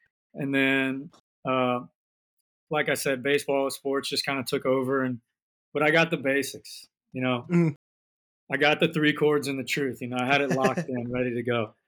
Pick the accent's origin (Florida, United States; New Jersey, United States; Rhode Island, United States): Florida, United States; Wellington; Yeah, well, where I'm from, Florida. I moved from a town called Wellington, Florida. I kind of lived in a lot of areas around there.